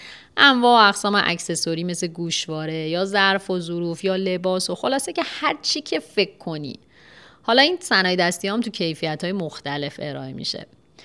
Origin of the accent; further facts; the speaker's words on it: Iran; یه بار یه فروشنده ازم پرسید کجایی هستی، تا گفتم ایران